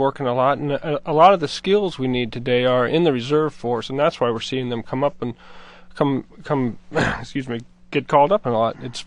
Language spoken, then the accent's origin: English; McLean, Virginia, United States; I grew up around here in McLean, Virginia. It's a pretty nice neighborhood